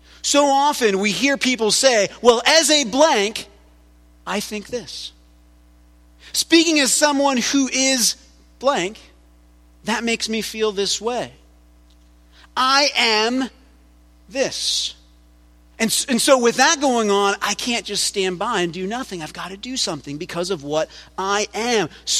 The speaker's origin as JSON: {"language": "English", "country": "United States", "said": "I am American."}